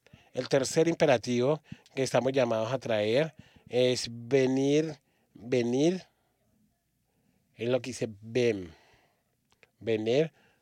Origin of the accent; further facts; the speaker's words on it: Australia; Yo nací y crecí en Australia